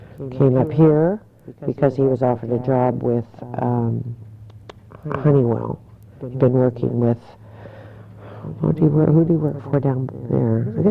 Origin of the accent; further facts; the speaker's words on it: Chehalis, Washington, United States; My childhood, I was raised in Chehalis. I was adopted. And I was born in 31, December 31